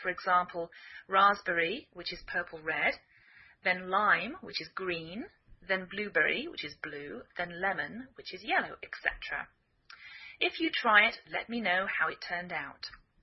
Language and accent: English; England, United Kingdom; now in United States